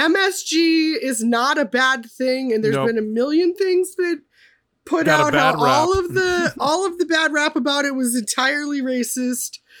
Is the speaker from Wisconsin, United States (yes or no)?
no; Minnesota, United States; I know I say bagel wrong. That's fine. Again, I am from Minnesota. I can't help myself.